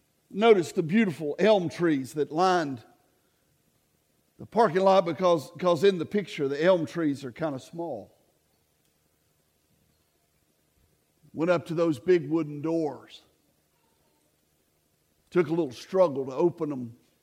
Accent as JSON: {"language": "English", "town": "Clearwater", "country": "United States", "tie": "born there", "said": "When I was born in Clearwater but never lived there, I got adopted when I was just a baby."}